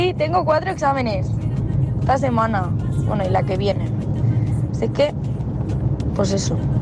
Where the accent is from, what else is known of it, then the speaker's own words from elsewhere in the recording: Sabadell, Catalonia, Spain; Soy de Sabadell.